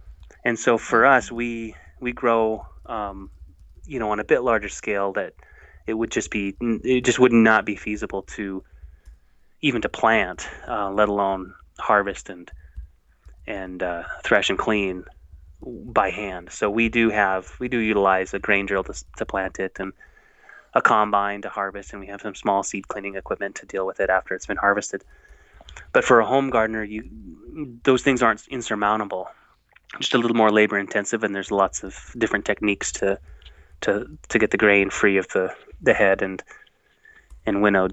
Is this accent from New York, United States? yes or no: no; Sand Coulee, Montana, United States; I was born and raised outside of San Coulee, which is northeast of Great Falls